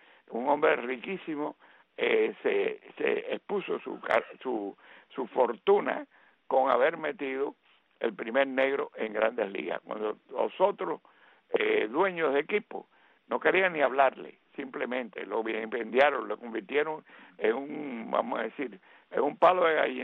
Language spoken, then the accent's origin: Spanish; Cuba; Si hay alguien que puede hablar de las ligas negras, somos los cubanos